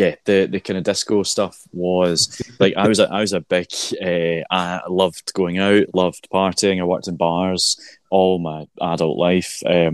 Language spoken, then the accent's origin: English; Glasgow, Scotland, United Kingdom; so I was born and bred in Glasgow, worked in Glasgow. And I moved to Ayr, which is on the southwest coast of Scotland.